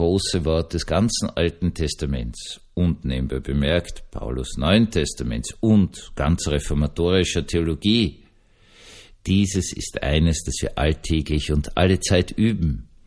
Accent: Austria; Und jetzt bin ich Österreicher und da gibt es kein

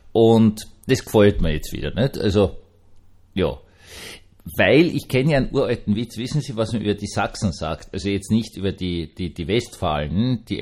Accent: Vienna, Austria; Also das kann man nur als Wiener verstehen.

